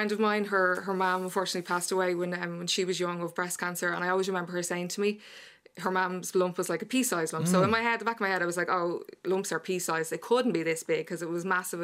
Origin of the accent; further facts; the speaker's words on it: Rathfarnham, County Dublin, Ireland; So prior to that, I lived in Fir House for about 12 years, and I'm actually from Rockbrook in Rathfarnham originally.